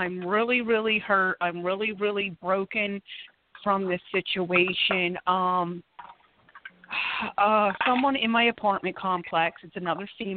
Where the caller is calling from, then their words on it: Philadelphia, Pennsylvania, United States; I'm calling from Philadelphia, PA.